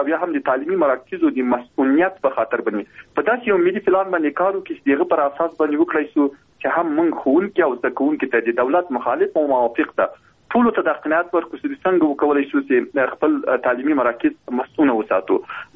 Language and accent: Pashto; Logar, Afghanistan; موږ د خپل د لوګر ولایت یم